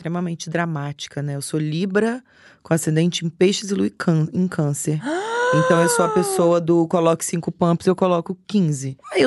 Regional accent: Espírito Santo, Brazil; eu sou do Espírito Santo.

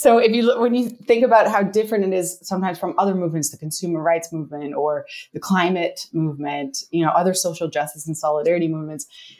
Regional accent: Canada; So for me, I'm from Canada.

